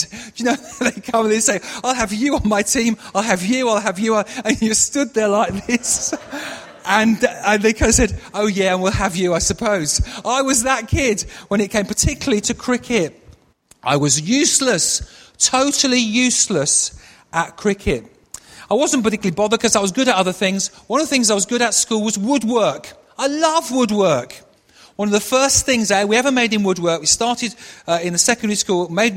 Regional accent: Barnsley, Yorkshire and the Humber, United Kingdom; born there; now in London, United Kingdom; I was born in the north of England. I wasn't born in London. I've lived in London a long time, but I was born in Barnsley in Yorkshire, a town in Yorkshire in the north of England.

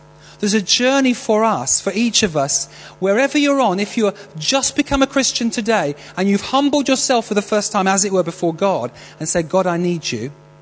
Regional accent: North West England, United Kingdom; I grew up in Lancashire, and there's an expression, a Lancastrian expression

